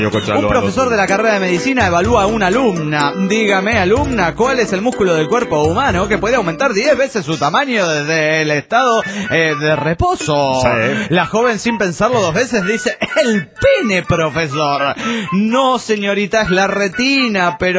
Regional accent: Monterrey, Nuevo León, Mexico; de Monterrey, Nuevo León, México.

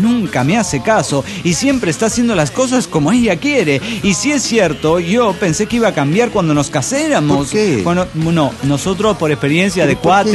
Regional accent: Guadalajara, Jalisco, Mexico; de Guadalajara, Jalisco, México.

